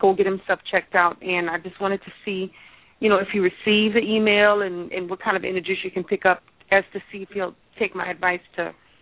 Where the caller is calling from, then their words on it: Louisiana, United States; I'm calling from Louisiana.